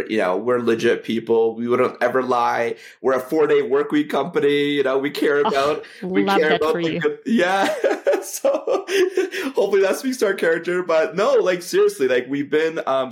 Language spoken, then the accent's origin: English; Canada; I would say poutine because I'm Canadian.